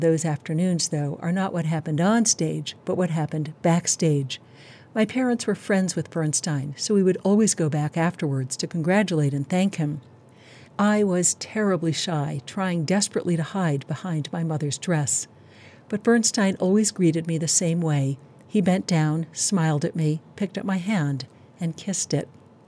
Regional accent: Manhattan, New York, United States; I was a child growing up in Manhattan in the 1960s

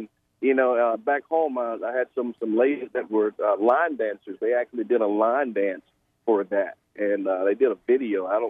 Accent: Mississippi, United States; And me being, you know, growing up in Mississippi, you know, I'll call it black music was pretty much all we listened to.

